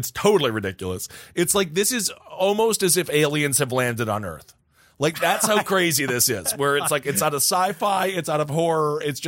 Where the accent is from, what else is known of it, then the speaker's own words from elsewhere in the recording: Wisconsin, United States; He's a 37-year-old, originally from my home state of Wisconsin. You don't mess with the Badger State, Mr. Buck.